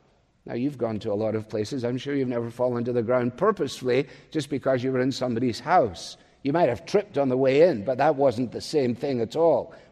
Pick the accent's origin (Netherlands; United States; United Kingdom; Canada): United Kingdom; Scotland; Growing up in Scotland